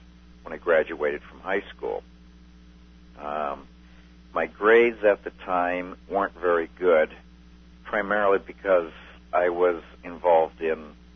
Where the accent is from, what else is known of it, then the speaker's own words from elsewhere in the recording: Gardner, Massachusetts, United States; born there; Yes, I was born in Gardner, Massachusetts.